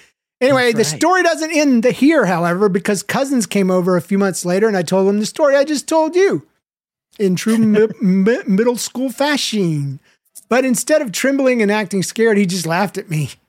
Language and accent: English; Florida, United States; Freaking, I'm from Florida. There's no hills.